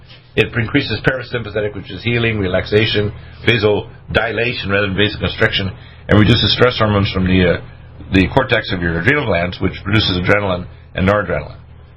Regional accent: Canada; also born or lived in Detroit, United States; I'm in a sense, born in Detroit but raised in Canada, so I'm a Can-American. I'm American by heart and a Canadian by upbringing.

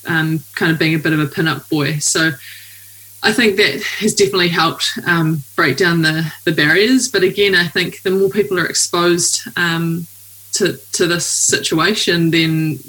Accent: New Zealand; So I'm a rower from New Zealand.

